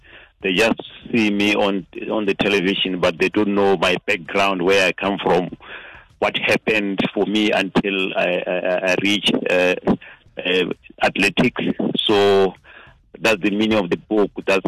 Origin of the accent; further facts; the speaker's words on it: Tutume, Central District, Botswana; So I was born in Tutume. That's a village northeast from Havroni. It's about 600 kilometers from Havroni.